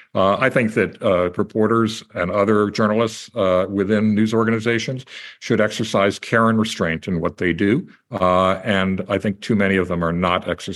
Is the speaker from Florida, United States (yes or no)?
yes; Tampa, Florida, United States; now in Berkshire County, United States; I read my hometown newspaper, the Tampa Bay Times now. I read my local paper, the Berkshire Eagle. I live in Berkshire County and Massachusetts.